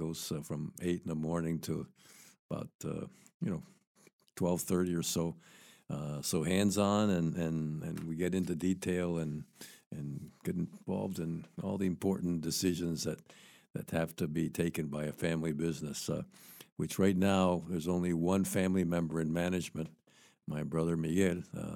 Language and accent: English; Guaynabo, Puerto Rico; and I'm from Guaynabo